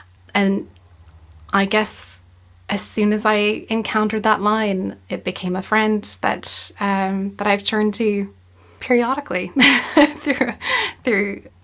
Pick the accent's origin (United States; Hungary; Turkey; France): United States; South Carolina; So I was brought up in South Carolina, and I went to university in Oklahoma